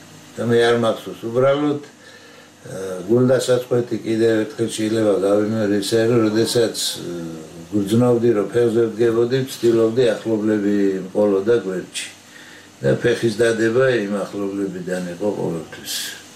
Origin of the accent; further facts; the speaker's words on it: Tbilisi, Georgia; also born or lived in Batumi; დავიბადე ბათუმში, დავიზარდე თბილისში დედოვეში.